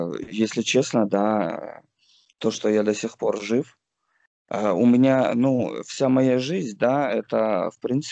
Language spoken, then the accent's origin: Russian; Lithuania; Ну, здесь мои близкие, здесь моя родина, здесь все мое.